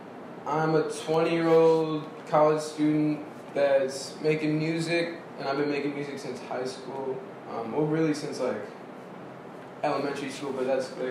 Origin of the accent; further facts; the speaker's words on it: Raleigh, North Carolina, United States; I'm from, born and raised Raleigh, North Carolina. I lived here all my life.